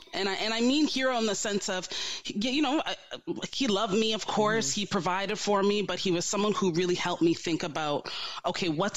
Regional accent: Canada; I'm African Canadian, as are you.

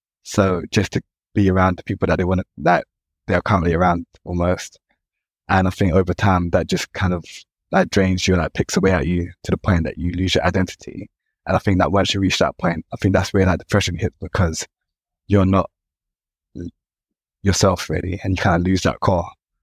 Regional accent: London, United Kingdom; So I would say growing up in London, looking back, was pretty terrifying

